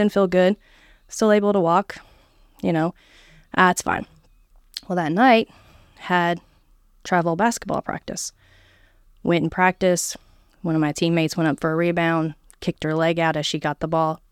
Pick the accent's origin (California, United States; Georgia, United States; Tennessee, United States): Tennessee, United States; Murfreesboro; also born or lived in Indiana; After fifth grade, we moved from Indiana to Murfreesboro, Tennessee. And that was, what, 98, 99, something like that.